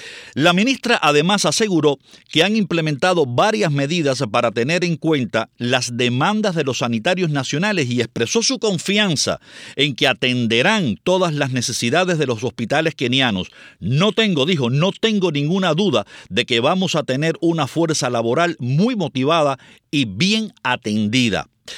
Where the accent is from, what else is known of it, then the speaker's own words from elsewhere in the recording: Cuba; moved away; ¿Cuántas veces yo tuve que cargar agua hace 40 años que me fui de Cuba, Dios mío?